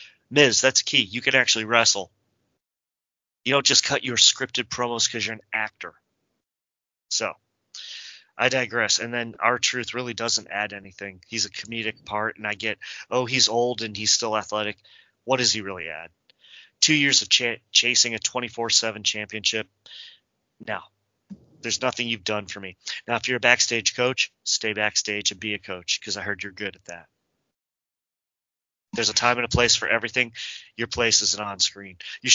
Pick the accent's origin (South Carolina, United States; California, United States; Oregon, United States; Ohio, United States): Ohio, United States; Cleveland; Hey, I'm from Cleveland.